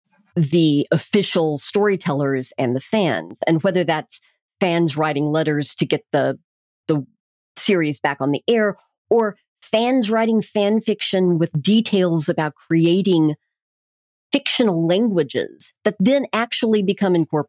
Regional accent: Tulsa, Oklahoma, United States; I grew up in Tulsa, Oklahoma, and that's relevant because we had a science fiction bookstore called Starbase 21

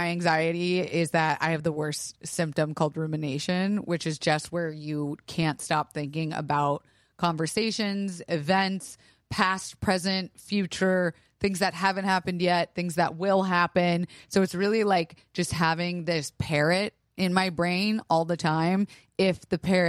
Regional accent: Ireland; Anyway, it's just such a good film because A, I'm Irish, so I love that.

